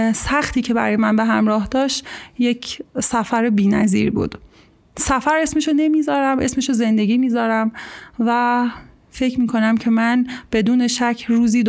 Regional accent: Kerman, Iran; also born or lived in Afghanistan; الان سالهاست که اگه از من بپرسن اهل کجایی، نمیگم که اهل کرمانم، میگم اهل هیچ کجا و اهل همه جام

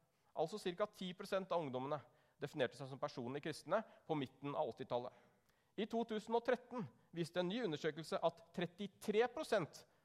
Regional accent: Larvik, Vestfold, Norway; Opprinnelig er jeg fra Larvik, gift med Lena fra Bergen

